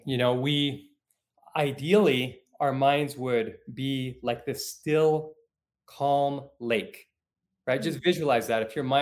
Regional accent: Mexico; also born or lived in Puerto Rico / Utah; now in Salt Lake City, United States; So I'm coming to you live from Salt Lake City today. And I grew up in Mexico for a few years growing up, and in Puerto Rico is where I was born. But most of my life I've spent, I've actually been in Utah, but in the United States

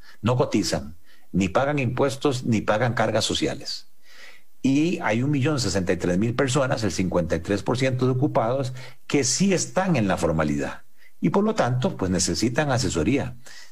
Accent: Costa Rica; ¿Qué es lo preocupante como costarricenses?

